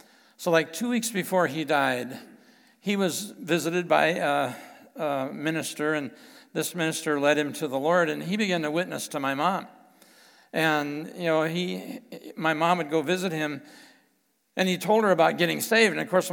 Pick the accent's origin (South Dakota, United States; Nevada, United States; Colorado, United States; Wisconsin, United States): South Dakota, United States; Rapid City; And so I grew up out in Rapid City, South Dakota